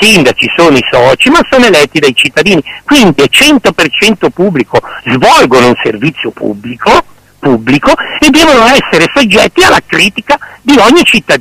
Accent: Lecco, Lombardy, Italy; io ho lavorato molto a Genova, adesso sono di Lecco e poi sono tornato a Lecco adesso

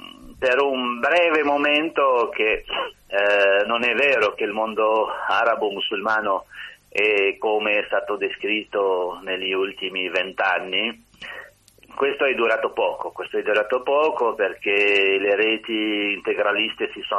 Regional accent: Algeria; first language Berber; Italian is a second language; sono algerino e sono di madrelingua berbera

